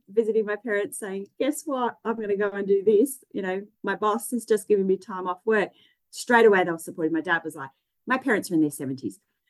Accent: Geelong, Victoria, Australia; because I'm from Geelong, that's like walking from Geelong to Melbourne and then starting to walk back again.

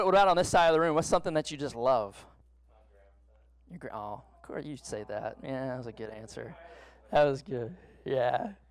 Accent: Texas, United States; I'm from Southeast Texas. I may pronounce them a little differently.

